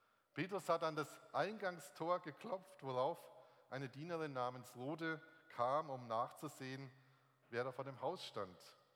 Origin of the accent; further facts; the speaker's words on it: Baden-Württemberg, Germany; wir kommen aus der Nähe von Lörrach, das ist dieses Dreiländereck, wo Deutschland, Schweiz und Frankreich aneinanderstoßen.